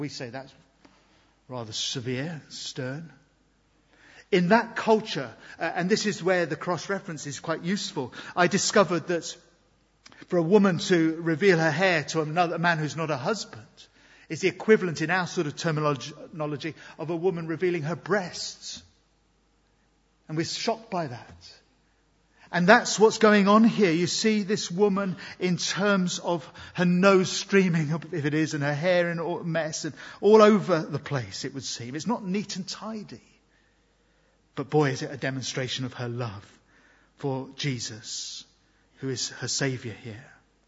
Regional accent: United Kingdom; I know we're British, most of us at least.

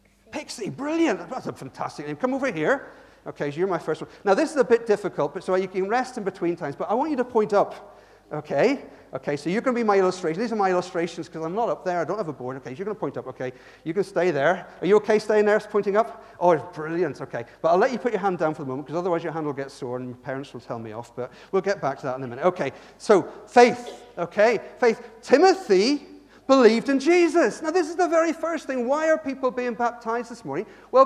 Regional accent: Ireland; also born or lived in Bath; I lived in Bath for 20 years, and they were the first big rugby team I came across, and I was from Ireland.

